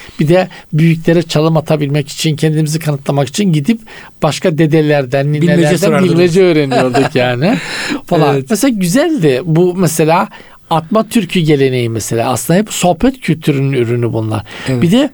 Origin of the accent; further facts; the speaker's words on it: Black Sea Region, Turkey; Şimdi bizim Karadeniz'de büyükler küçüklerle muhatap olmaz.